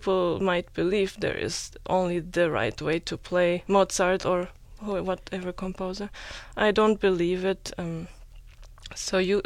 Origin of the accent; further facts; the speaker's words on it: Germany; English is a second language; But I'm from Germany